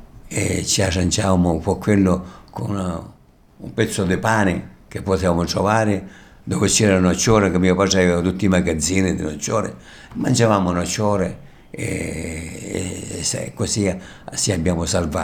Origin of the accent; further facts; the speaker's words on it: Sicily, Italy; è stata una cosa terribile quando è stata l'invasione sulla Sicilia. I tedeschi venivano a mio paese